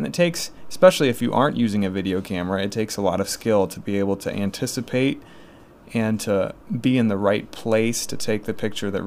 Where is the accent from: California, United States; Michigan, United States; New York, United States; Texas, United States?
Michigan, United States; Berrien Springs; You know, I'm born and raised Berrien Springs resident, so lived here for 25 years.